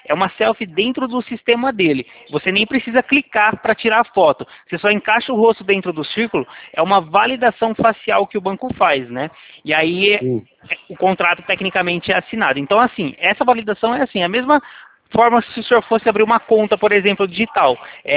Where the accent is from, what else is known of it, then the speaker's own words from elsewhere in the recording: Leme, São Paulo, Brazil; eu sou daqui da cidade de Leme, interior de São Paulo.